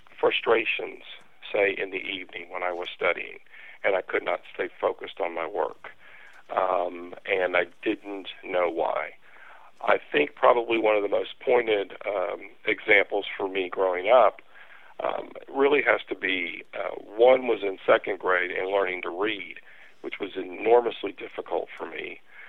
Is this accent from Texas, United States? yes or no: yes; Texas, United States; Growing up in Texas, it wasn't always the most comfortable place to be. It's always pretty hot here.